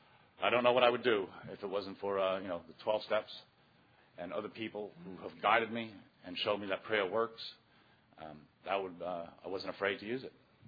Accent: New Jersey, United States; I am from Northern New Jersey, Area 44.

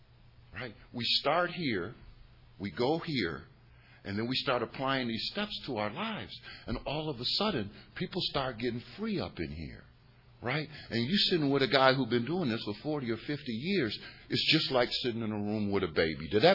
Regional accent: Ohio, United States; And I'm from Ohio, baby. Right, so I know a little bit of something about that.

